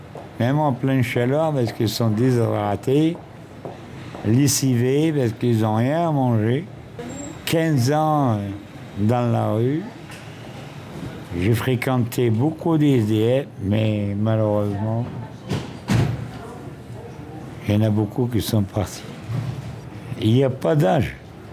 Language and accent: French; Lille, Hauts-de-France, France; Et je suis natif de Lille.